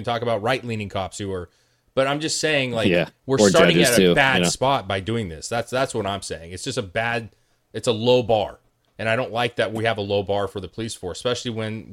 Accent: Mexico; no, I'm Mexican first, bro. You know, I'm from Mexico yeah. first.

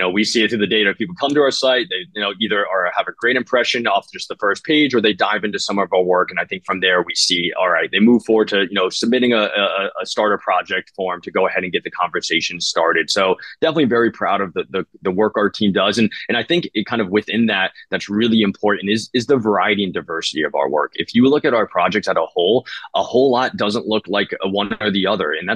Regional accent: New England, United States; moved away as an adult; now in California, United States; 18, 19 years old when I moved from New England to California

